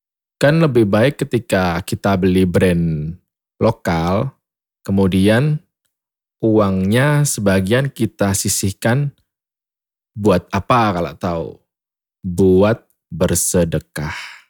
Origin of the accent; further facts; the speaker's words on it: Java, Indonesia; Saya orang Jawa jadi gak lanyah bahasa Inggris, ngoten.